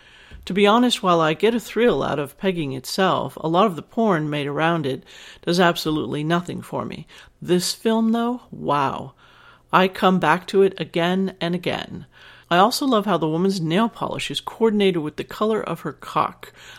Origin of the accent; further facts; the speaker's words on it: Canada; I'm a Canadian